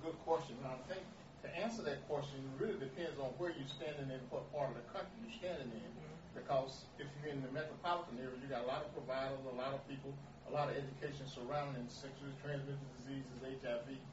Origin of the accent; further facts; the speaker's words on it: Clarksville, Mississippi, United States; Clarksville, Mississippi.